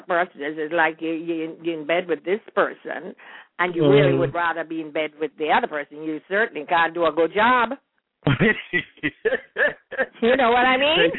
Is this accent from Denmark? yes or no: no; Kingston, Saint Andrew, Jamaica; born there; Not really, but I was born in Kingston, actually, in St. Andrew. St. Andrew.